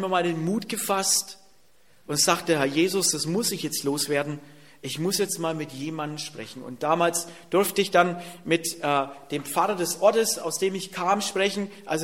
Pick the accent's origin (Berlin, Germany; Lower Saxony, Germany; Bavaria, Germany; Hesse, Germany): Bavaria, Germany; und bei uns in Franken, da muss man sich noch bei der Beicht anmelden.